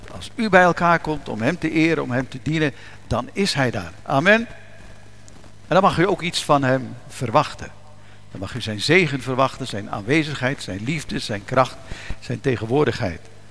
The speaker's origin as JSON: {"language": "Dutch", "town": "Leerdam", "region": "Utrecht", "country": "Netherlands", "said": "ik kom uit Leerdam, is vlakbij."}